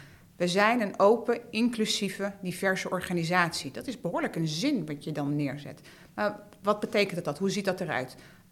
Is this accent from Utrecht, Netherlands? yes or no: yes; Utrecht, Netherlands; Ik ben opgegroeid in Kanaleneiland.